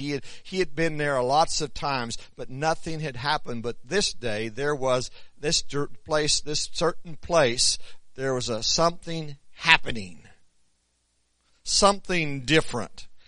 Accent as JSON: {"language": "English", "town": "Tecumseh", "region": "Oklahoma", "country": "United States", "said": "I'm from Tecumseh or Tecumseh, however you want to say it. I am not from Pink."}